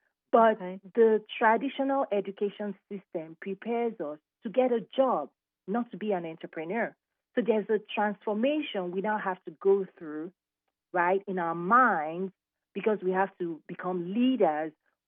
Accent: Nigeria; moved away as an adult; now in United States; So I'm a Nigerian-American. I came to the U.S. Several years ago to pursue my master's.

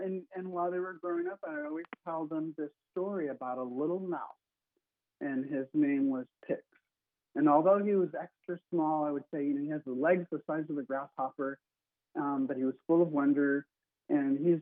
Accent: Ohio, United States; I grew up here in Ohio, and I, you know, mixed in with a lot of the other kids and in full assimilation.

